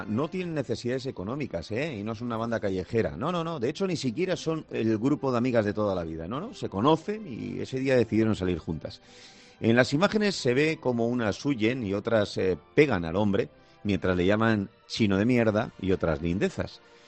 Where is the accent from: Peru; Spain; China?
Spain; Bilbao, Basque Country; en este caso te voy a llevar a mi tierra, en una tienda de Bilbao